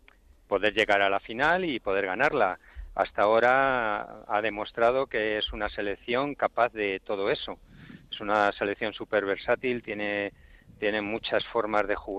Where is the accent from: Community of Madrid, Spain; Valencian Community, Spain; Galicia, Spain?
Community of Madrid, Spain; Madrid; born there; nosotros nacimos en Madrid, como bien habéis dicho, en el barrio de Usera